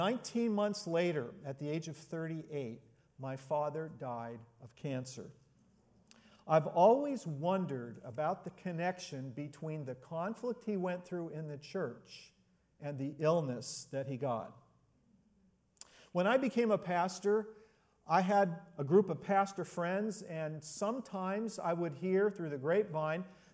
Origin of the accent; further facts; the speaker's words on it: Anaheim, California, United States; I grew up in Anaheim, and I served in church ministry for 36 years, mostly, as I mentioned, as a pastor in the Bay Area.